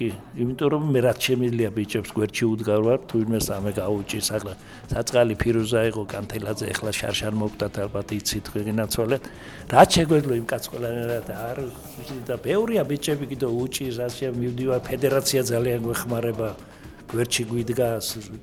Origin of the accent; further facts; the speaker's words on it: Batumi, Adjara, Georgia; მაგრამ ბათუმელი ვარ მე, ბათუმი ვარ.